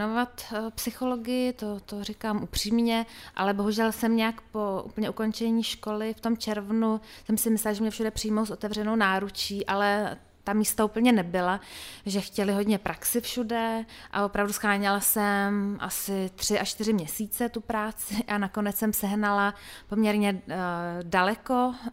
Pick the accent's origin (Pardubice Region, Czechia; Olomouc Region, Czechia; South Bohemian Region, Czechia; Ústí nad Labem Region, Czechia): South Bohemian Region, Czechia; Božetice; also born or lived in Písek; narodila jsem se v Písku, ale vesnice, kde jsem vyrůstala a kde žijí mý rodiče dosud, se jmenuje Božetice a je to kousek od Milevska mezi Pískem a Táborem. Malá vesnička, 500 lidí.